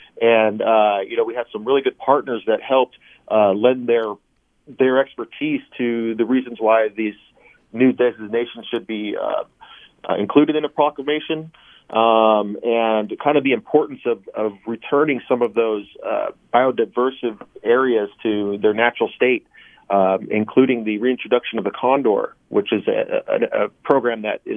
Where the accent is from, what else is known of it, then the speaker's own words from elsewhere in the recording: California, United States; So I'm from Yochadehi.